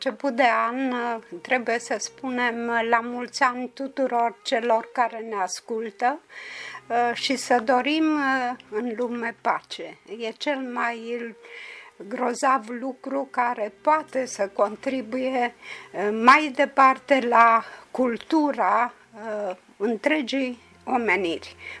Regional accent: Dorohoi, Botoșani County, Romania; am copilărit în acea zonă, pentru că sunt din Dorohoi și Botoșanii mi-a fost foarte aproape

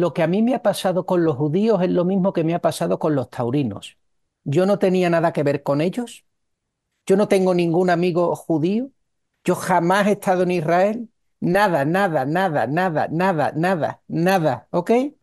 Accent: Spain; yo llevo 41 años siendo español. ¿Ok? 41 años siendo español desde que nací.

